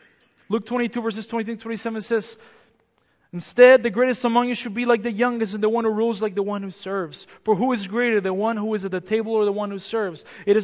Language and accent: English; central Mexico, Mexico; born there; first language Spanish; English is a second language; I was born in Central Mexico, 1974.